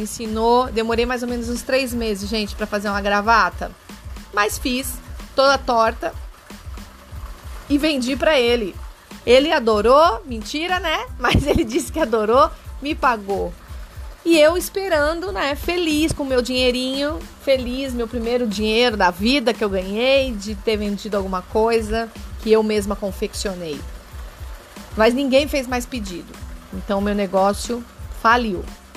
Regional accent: São Paulo, Brazil; sou leonina, sou paulista, moro entre Rio e São Paulo.

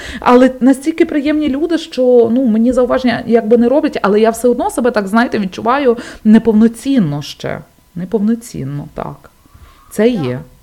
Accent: Lviv, Lviv Oblast, Ukraine; я сама родом зі Львова. Мої батьки, вся моя родина, бабуся з дідусем з Львівської області, мама зараз з татом, і вся родина живе у Львові.

